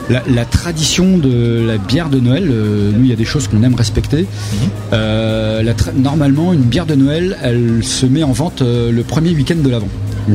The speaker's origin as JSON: {"language": "French", "region": "eastern France", "country": "France", "said": "Parce que je viens de l'Est de la France."}